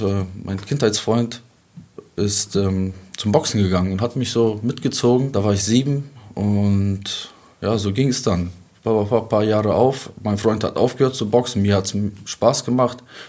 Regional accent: Bremen, Germany; also born or lived in Kazakhstan; Und wie ich bin da, ich war gerade 5 Monate, sind wir nach Deutschland, nach Bremen. Bremen war unsere erste Stadt.

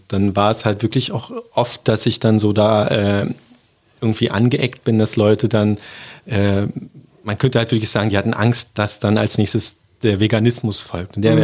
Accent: Brandenburg, Germany; Vom Land noch, in der Nähe von Cottbus.

